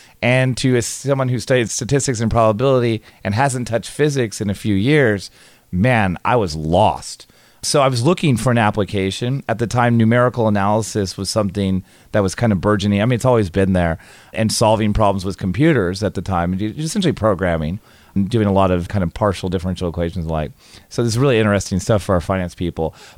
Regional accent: California, United States; I was like, I grew up in California. I'm like, hey, I'd applied to a few schools.

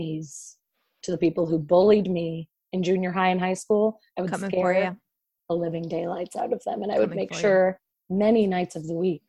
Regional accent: Illinois, United States; I'll be relaxed in Illinois, like my hometown.

